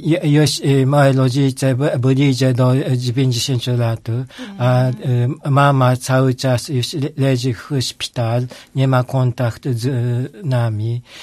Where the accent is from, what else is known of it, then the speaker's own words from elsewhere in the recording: Japan; Polish is a second language; now in Poland; Ale mogę tutaj być i tak tęsknić o Japonię, rodziców.